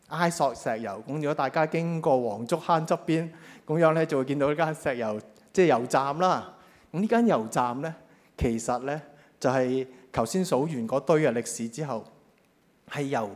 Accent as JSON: {"language": "Cantonese", "country": "China", "said": "同我哋中國人有關係喎，原來"}